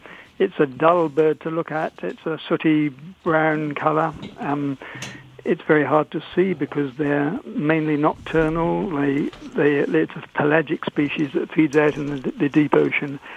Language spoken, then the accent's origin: English; England, United Kingdom; accent: English; because I'd been talking to some of the birders, they'd recognized my English accent